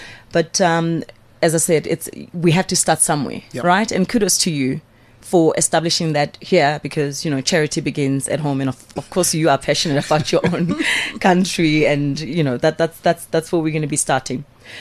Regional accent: Pimville, Gauteng, South Africa; I'm from Pimville, zone 3 to be precise.

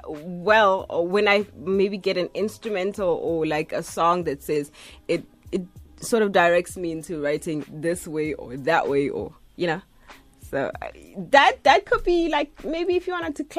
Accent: North West, South Africa; I'm from Northwest in Mututlung.

